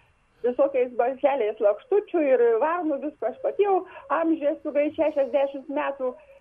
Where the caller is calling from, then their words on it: Ukmergė, Vilnius County, Lithuania; aš esu iš Ukmergės, Petro Povilo parapijos.